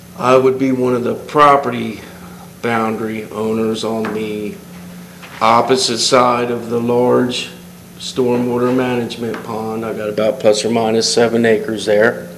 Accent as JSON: {"language": "English", "town": "Rehoboth Beach", "region": "Delaware", "country": "United States", "tie": "born or raised there", "said": "having been born and raised in Rehoboth Beach and watched all this development, you almost wonder when does it stop?"}